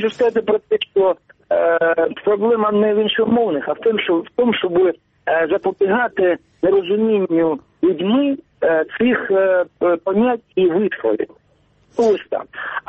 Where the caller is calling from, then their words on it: Sievierodonetsk, Luhansk Oblast, Ukraine; Я телефоную з Сєвєродонецька, Луганської області.